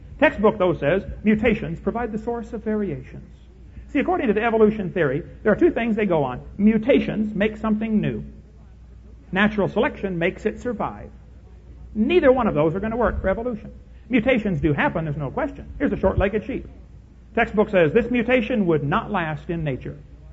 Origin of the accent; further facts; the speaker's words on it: Illinois, United States; I come from Illinois, corn country.